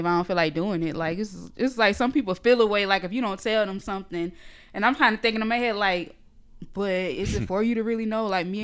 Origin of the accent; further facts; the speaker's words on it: United States; accent: Geechee; really Geechee. I was like, yes. Finally, that's the only person I ever met who could pick up on my accent and tell, you know, where I was from.